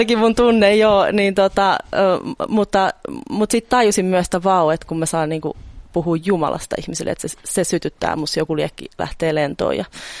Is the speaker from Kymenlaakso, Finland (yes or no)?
no; Vammala, Pirkanmaa, Finland; born there; No siis se paikkakuntahan on nykyään Sastamala, mutta se oli Vammala siihen aikaan, kun mä siellä synnyin.